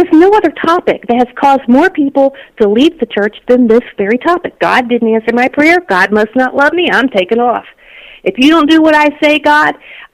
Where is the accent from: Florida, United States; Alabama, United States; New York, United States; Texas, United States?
Texas, United States; You know, I grew up in Texas.